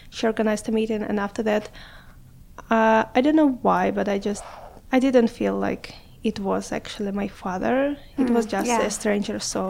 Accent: Kharkiv, Kharkiv Oblast, Ukraine; English is a second language; I come from Ukraine, from a wonderful, beautiful, the most lovely city in the world, as I think. It's called Kharkiv, and it's right on the border with Russia, so on the east of Ukraine.

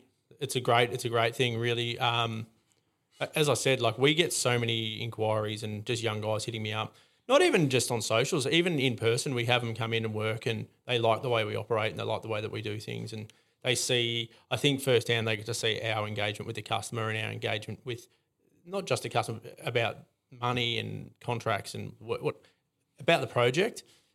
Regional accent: Drouin, Victoria, Australia; I'm here and I'm from Druin.

